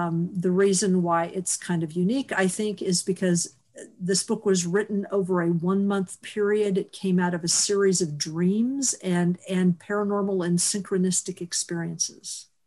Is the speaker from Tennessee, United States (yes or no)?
yes; Chattanooga, Tennessee, United States; also born or lived in Kansas / Missouri; I was born in Kansas, and then my family moved to Chattanooga for my dad's job at the time.